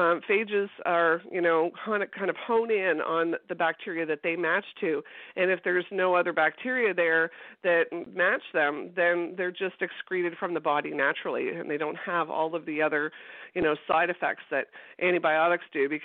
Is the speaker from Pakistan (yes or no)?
no; Scarborough, Ontario, Canada; I'm from Scarborough, Ontario. I went to the University of Toronto